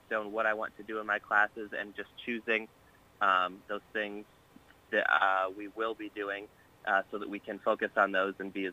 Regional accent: West Branch, Iowa, United States; Yeah, so I'm from West Branch, Iowa. It's about 20 minutes east of Iowa City. Graduated high school there from West Branch, and after that I went straight up to Iowa State.

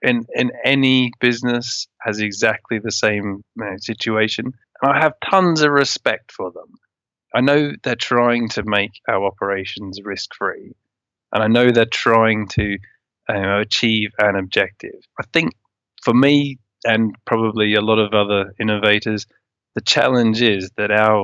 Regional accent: Australia; also born or lived in New Zealand; I grew up in Australia, was born in New Zealand, have a sort of, a practical background.

